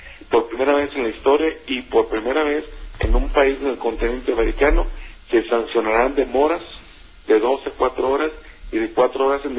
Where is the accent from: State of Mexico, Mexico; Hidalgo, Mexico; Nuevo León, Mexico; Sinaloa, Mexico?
Nuevo León, Mexico; Monterrey; Yo soy de Monterrey